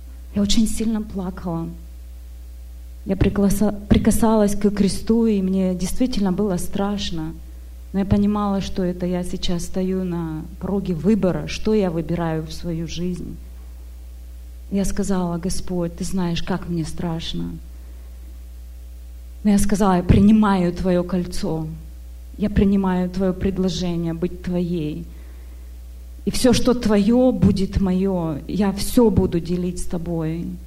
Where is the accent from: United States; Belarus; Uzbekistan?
United States; Sacramento, California; Я из Сакраменто, штат Калифорния.